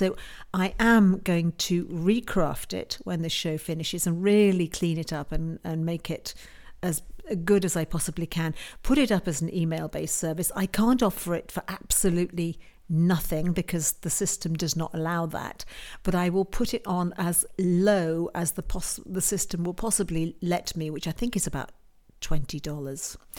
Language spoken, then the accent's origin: English; United Kingdom; And to be honest, as a Brit, we've imported every other festival of yours.